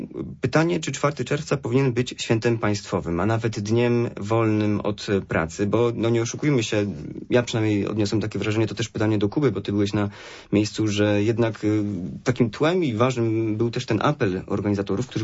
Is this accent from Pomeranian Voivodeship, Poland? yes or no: no; Poznań, Greater Poland Voivodeship, Poland; My pewnie kojarzymy jako poznaniacy, przynajmniej mówię tutaj z perspektywy stolicy Wielkopolski